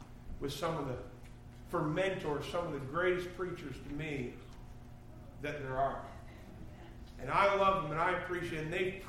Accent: Canada; I'm Canadian, and I'm thinking

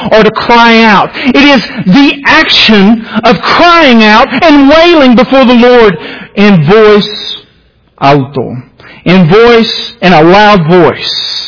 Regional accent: Alabama, United States; I'm from Alabama. Got 2 good spellings in a row.

